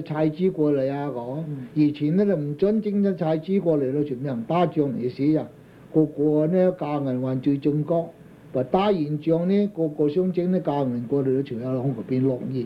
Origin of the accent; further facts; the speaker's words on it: China; 我哋中國人走呢事嘅而家啦係嘛？